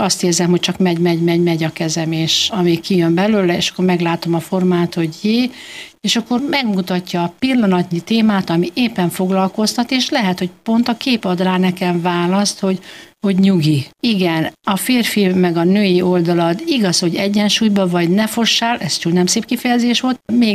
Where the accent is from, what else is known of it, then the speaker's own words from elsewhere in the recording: Great Hungarian Plain, Hungary; itt alföldi ember vagyok